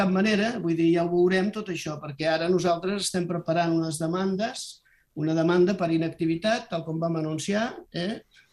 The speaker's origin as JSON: {"language": "Catalan", "region": "Catalonia", "country": "Spain", "said": "I llavors això, en fi, com a catalans, això sap molt de greu."}